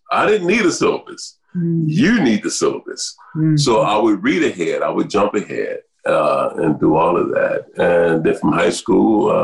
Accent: Compton, California, United States; born there; But I was born in South Central LA. I was born in Compton, California.

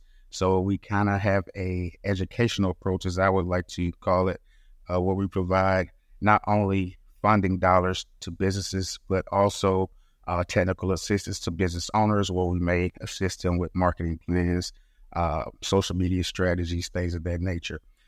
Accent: Hawaii, United States; born there; I was born in Hawaii, military brat.

